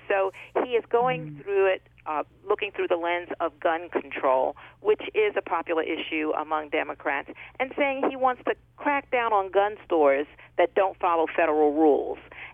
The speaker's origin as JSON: {"language": "English", "town": "Baltimore", "region": "Maryland", "country": "United States", "tie": "born or raised there", "said": "And that's my hometown, Baltimore. And I still have a sister and brother who live there."}